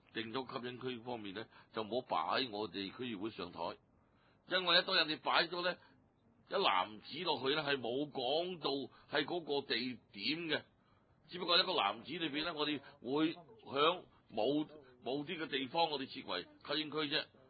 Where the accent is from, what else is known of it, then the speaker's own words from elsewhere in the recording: China; 我相信呢個咧係我哋中國人嘅百年啦，五千年嚟嘅第一次盛事。我相信嚟講，身為中國人嚟講咧